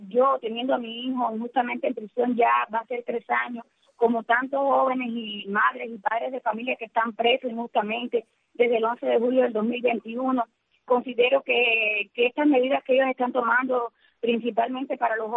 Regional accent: Camagüey, Cuba; de mi lindo Camagüey, como yo siempre he dicho y voy a seguir diciendo, porque Camagüey es bello para mí, es mi tierra y la amo

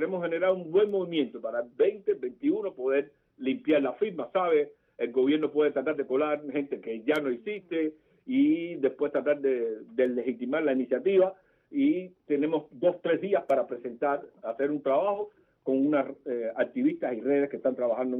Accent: Cuba; simplemente como cubanos

